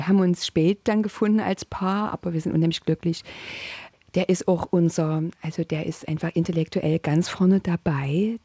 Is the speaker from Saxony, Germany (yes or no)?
yes; Dresden, Saxony, Germany; Hört man das so stark, ne? Man denkt immer, man hat sich schon assimiliert, aber man hört es eben doch. Naja, ich komme aus Dresden, genau.